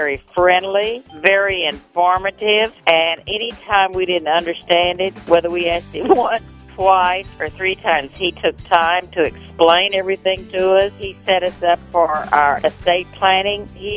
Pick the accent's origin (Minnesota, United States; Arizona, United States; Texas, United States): Texas, United States; San Antonio; I'm from San Antonio, Texas.